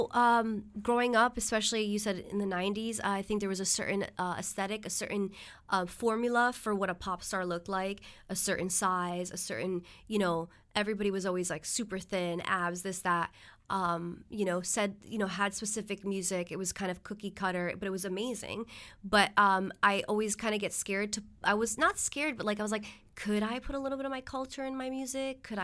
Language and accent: English; New York City, New York, United States; I wanted to recreate that like energy of like how I grew up in New York City.